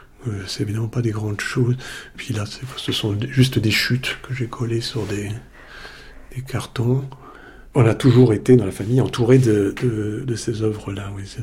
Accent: Paris, Île-de-France, France; born there; je suis né en 1964 à Paris et je suis musicien claveciniste.

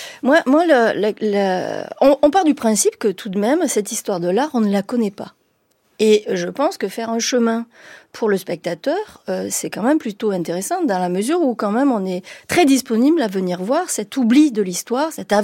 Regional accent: France; moi, quand je rentre, je suis française

